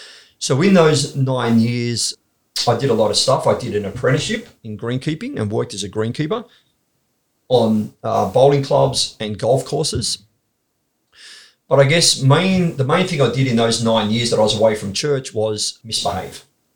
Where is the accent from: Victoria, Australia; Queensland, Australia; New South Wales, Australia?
New South Wales, Australia; Gosford; also born or lived in Newcastle; So I was born in Gosford. So we spent the first 12 years of my life on the Central Coast. Then we went to Newcastle for a couple of years.